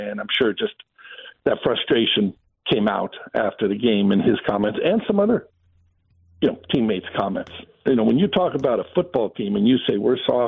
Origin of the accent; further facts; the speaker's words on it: Los Angeles, California, United States; Let me just tell you, I grew up in Los Angeles. I was a Lakers fan.